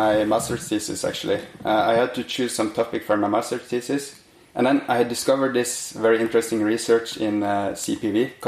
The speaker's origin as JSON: {"language": "English", "country": "Norway", "said": "I come from Norway and I'm a PhD candidate at the Norwegian University of Science and Technology."}